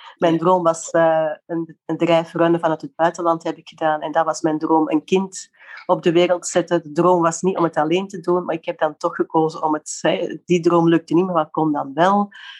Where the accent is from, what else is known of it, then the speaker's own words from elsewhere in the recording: Flanders, Belgium; accent: Flemish; Ik zeg altijd, ik ben Nederlandser dan ik klink. Mijn accent is Vlaams gebleven